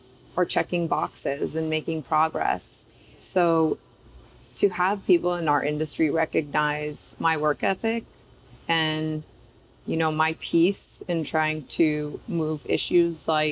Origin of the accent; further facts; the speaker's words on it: Oakland, California, United States; So I get the question all the time, where are you from? Oakland, California, as you know, a very urban city center, not much, you know, agriculture production happening there. But I grew up with the storytelling of agriculture. See, my parents came here from Romania.